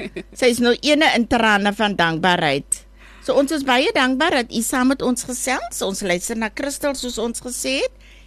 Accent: Calvinia, Northern Cape, South Africa; Ek is self van Calvinia oorspronkelijk.

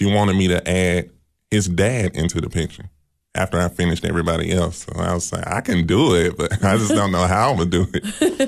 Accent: Memphis, Tennessee, United States; now in Cookeville, United States; that made me want to get out of Memphis more. Mm-hmm. I mean, I love my hometown, but it's just, you know, I had to explore more.

